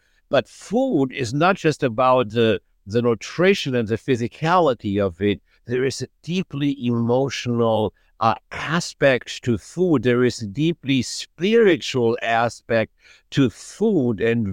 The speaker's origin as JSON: {"language": "English", "country": "Germany", "tie": "born or raised there", "second_language": "English", "moved": "yes", "said": "The taste is exactly the same as I remember it growing up in Germany. I haven't had these specific tastes in 40 years."}